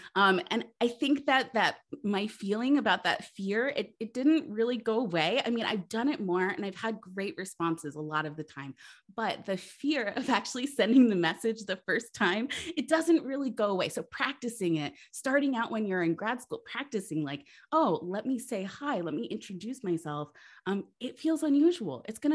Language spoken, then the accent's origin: English; New Jersey, United States; So I definitely experienced some culture shock when I moved from the Jersey Shore to Boulder, Colorado.